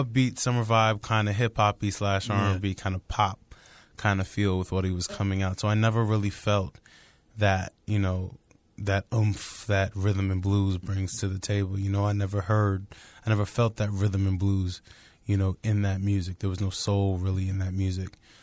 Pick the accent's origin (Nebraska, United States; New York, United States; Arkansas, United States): New York, United States; New Rochelle; also born or lived in South Bronx; I spent my early childhood till about maybe like 3 in the South Bronx, Bristol Street. Mm-hmm. And then we moved to Westchester to New Rochelle and spent a lot of my school time and my life there.